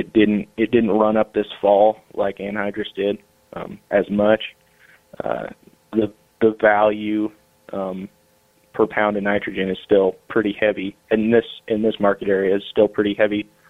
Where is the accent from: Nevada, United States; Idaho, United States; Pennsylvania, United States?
Idaho, United States; Boise; I grew up in Boise, Idaho, or around Boise, Idaho